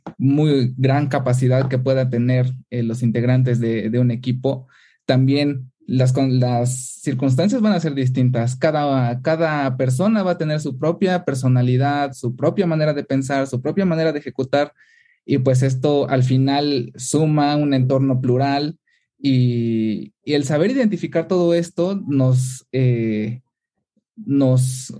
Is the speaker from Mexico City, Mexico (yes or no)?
yes; Mexico City, Mexico; soy de Ciudad de México.